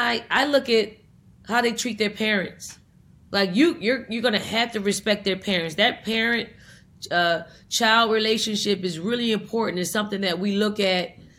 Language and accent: English; Philadelphia, Pennsylvania, United States; And I'm from North Philly, so I try to say I need to take you to North Philly, drop you off, pick you up in a week